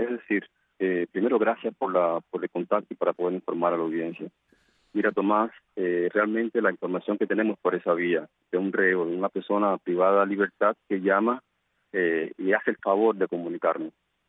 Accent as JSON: {"language": "Spanish", "country": "Cuba", "said": "como líder de los jóvenes, como joven cubano, al fin"}